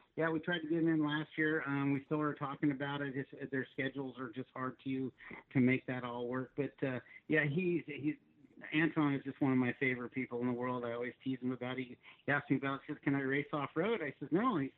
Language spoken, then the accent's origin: English; San Diego, California, United States; I grew up right here in San Diego, right in the Santee area.